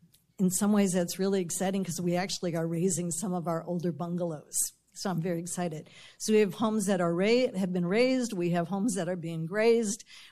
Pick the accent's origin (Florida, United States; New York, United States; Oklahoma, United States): Florida, United States; Gulfport; from Gulfport, Florida. We're 3 miles square. We're not on the Gulf. We are on the Boca Ciega Bay.